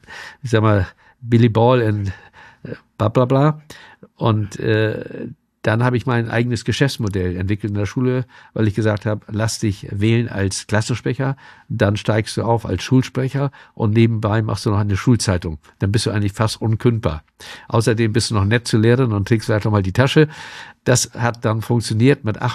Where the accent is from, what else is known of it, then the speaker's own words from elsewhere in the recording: Moorburg, Hamburg, Germany; denn ich bin in Moorburg groß geworden. Das ist ein ganz kleiner Ort hier im alten Land, wo jeder mit Onkel und Tante angesprochen wird, weil jeder kennt jeden.